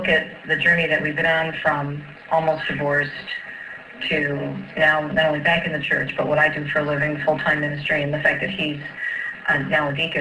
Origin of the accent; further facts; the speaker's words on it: Jersey City, New Jersey, United States; born there; my roots are here on the East Coast. I was born in Jersey City, so I have many family on the East Coast